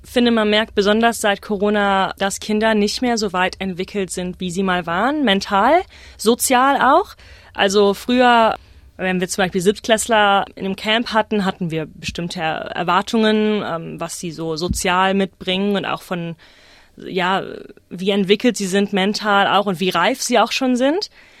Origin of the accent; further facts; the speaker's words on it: Rhineland, Germany; Ich bin in Deutschland auf dem Land groß geworden, eine sehr, sehr ländliche Gegend im Rheinland und habe eigentlich meine ganze Kindheit draußen verbracht. Wir hatten einen riesigen Garten, wir haben ganz nah am Fluss gewohnt.